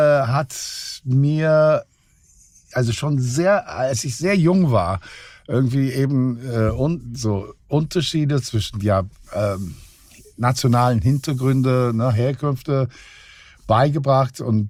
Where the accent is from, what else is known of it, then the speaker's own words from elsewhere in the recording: Australia; also born or lived in Ankara, Turkey / Istanbul, Turkey; Aber ich bin in Australien tatsächlich aufgewachsen. Also bis zur mittleren Reife war ich in Australien. In Ankara war ich bis zu meinem siebten Lebensjahr. Und dazwischen war ich ein paar Jahre in Istanbul im Gymnasium.